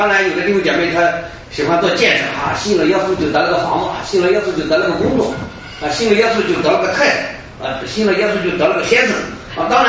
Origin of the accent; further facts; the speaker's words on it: China; 不是说我们中国人所讲的长生不老青春永驻